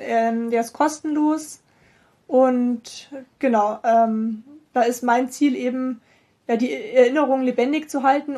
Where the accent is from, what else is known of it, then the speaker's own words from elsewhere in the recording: Rosenheim, Bavaria, Germany; ich bin gebürtig aus Rosenheim und fahre jetzt eben seit...